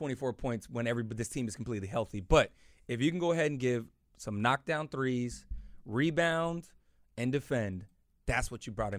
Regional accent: Ireland; Well, I mean, that's like when I tell people I'm Irish, they don't believe me.

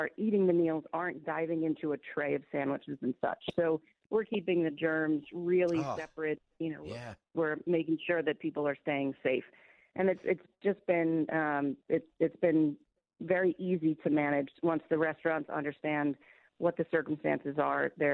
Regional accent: Cold Spring Harbor, New York, United States; I was brought up on Long Island in Cold Spring Harbor

